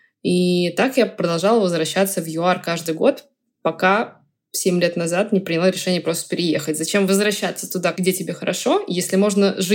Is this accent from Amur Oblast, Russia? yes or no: yes; Amur Oblast, Russia; born there; also born or lived in Stavropol / Saratov; я родилась на Дальнем Востоке, в Амурской области. Жили мы то в Ставрополе, то в Подмосковье, то в Саратове, то еще где-то.